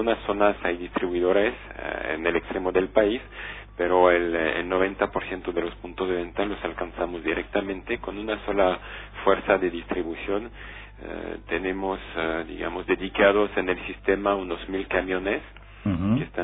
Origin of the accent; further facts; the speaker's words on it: France; Spanish is a second language; Soy francés, así que disculpen el acento, pero voy a tratar de estar claro.